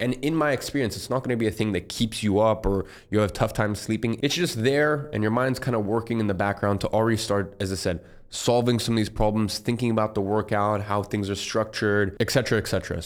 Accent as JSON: {"language": "English", "region": "London", "country": "United Kingdom", "tie": "born or raised there", "said": "I grew up in London, so it's cold, dreary."}